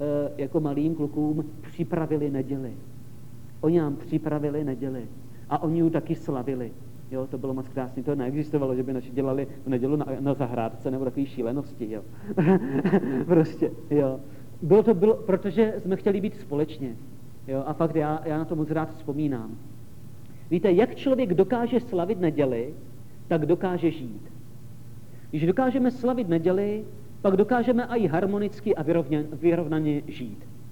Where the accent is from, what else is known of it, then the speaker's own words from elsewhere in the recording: Soběšice, South Moravian Region, Czechia; My jsme ještě neměli auto, já jsem ze Soběšic, takže autobusem do Útěchova